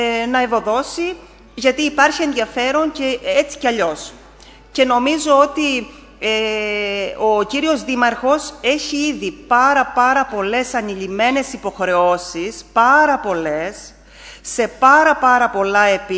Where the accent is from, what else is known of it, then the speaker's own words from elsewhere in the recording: Zakros, Crete, Greece; καταρχήν είμαι από τη Ζάκρο, δεν είμαι ούτε από το Παλέκαστρο, ούτε από τη Σιτία.